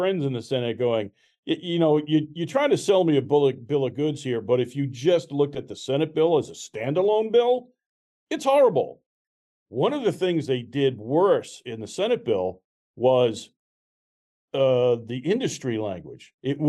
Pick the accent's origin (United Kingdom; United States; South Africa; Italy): United Kingdom; Scotland; I'm Scottish. We like those kind of challenges.